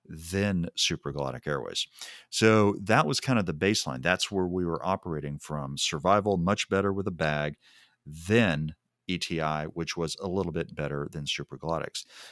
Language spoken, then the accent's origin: English; Texas, United States; it's a little odd that as a Texan, I can't screw that word up.